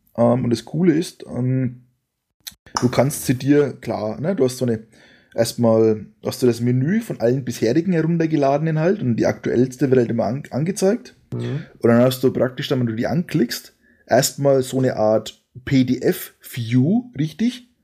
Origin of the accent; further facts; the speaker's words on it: Forchheim, Bavaria, Germany; ich komme ja aus dem Vorheimer Landkreis, das heißt, für mich ist halt Vorheim und Fränkische Schweiz interessant